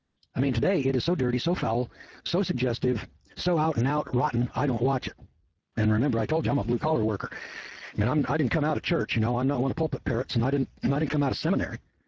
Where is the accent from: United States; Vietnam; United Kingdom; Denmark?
United Kingdom; Scotland; You know, I'm a Scotsman